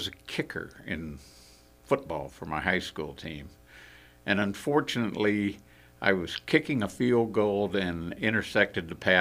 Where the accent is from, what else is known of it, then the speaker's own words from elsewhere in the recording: Texas, United States; I grew up in South Texas, so we had blue jays all the time.